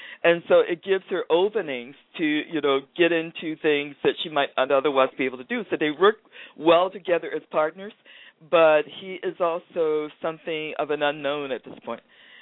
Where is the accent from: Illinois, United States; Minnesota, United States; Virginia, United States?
Virginia, United States; Danville; I actually started out writing nonfiction after finishing my dissertation about my hometown, Danville, Virginia, in the early 20th century.